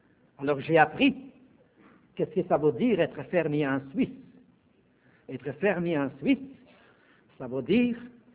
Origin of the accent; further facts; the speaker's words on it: Slovakia; first language Slovak; French is a second language; moved away; un garçon de la campagne, du vieux pays, qui parle slovaque, tout d'un coup se ramasse dans un pays qui n'était pas